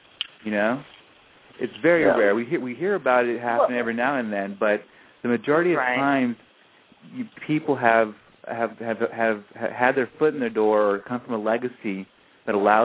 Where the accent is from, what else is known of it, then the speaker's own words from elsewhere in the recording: California, United States; also born or lived in New York; And really, out here in California, although I did live in New York, and New York is a different ball game.